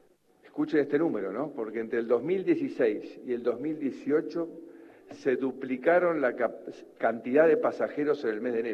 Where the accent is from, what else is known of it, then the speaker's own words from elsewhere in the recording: Tandil, Buenos Aires Province, Argentina; born there; yo nací en Tandil, acá cerca, y durante chico pasé casi todos mis veranos en Mar del Plata.